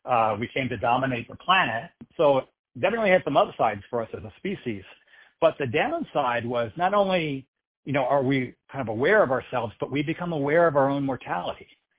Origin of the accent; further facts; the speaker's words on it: Texas, United States; So I grew up in Southeast Texas, and my grandfather, who grew up in Southeast Texas in the early 1900s, used to tell me the story of his neighborhood